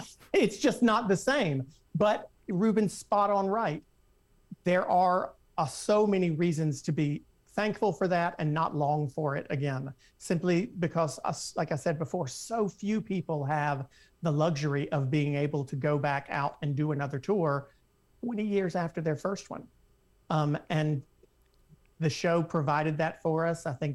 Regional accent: the South, United States; We're both from the South.

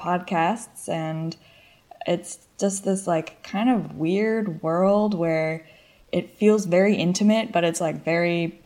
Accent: East Bay, California, United States; So, I'm... born and raised in East Bay, California, San Francisco, East Bay.

